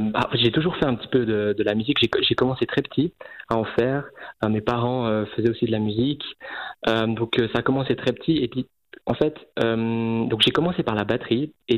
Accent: Bulle, Fribourg, Switzerland; Je viens de Bulle et donc j'ai sorti un premier EP le 25 octobre dernier.

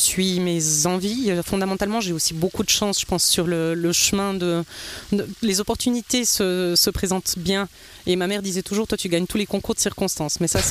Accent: Valais, Switzerland; Je suis du Val d'Hérin, oui

